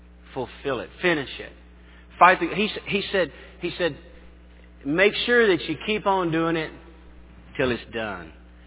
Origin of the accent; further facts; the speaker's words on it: Tennessee, United States; I grew up in Tennessee. I loved it as a kid, getting up in the morning and sitting out on the porch.